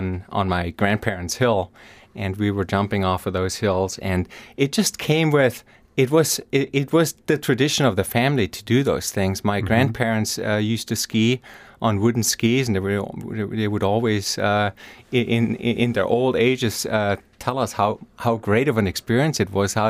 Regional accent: Germany; English is a second language; now in Alaska, United States; I came up here from Europe. I grew up in southwestern Germany, and Alaska was just too big of a country to pass up on the way to ski.

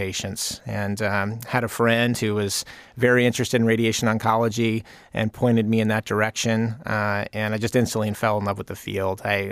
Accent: Seattle, Washington, United States; now in Eagle River, United States; I grew up in the Seattle area in a large family. I had seven sisters

